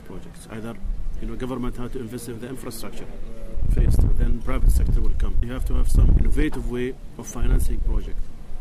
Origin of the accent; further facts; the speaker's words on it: Oman; I'm from the Sultanate of Oman.